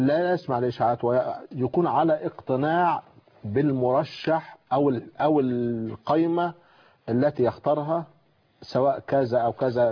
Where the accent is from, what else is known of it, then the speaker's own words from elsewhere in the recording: Egypt; لخدمه بلدنا مصر